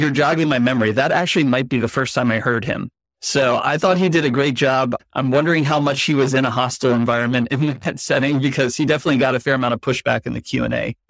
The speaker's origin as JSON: {"language": "English", "town": "Philadelphia", "region": "Pennsylvania", "country": "United States", "tie": "born or raised there", "said": "Yeah, so I'm coming from the Philadelphia area. This is kind of where I was born and raised, and I'm still here."}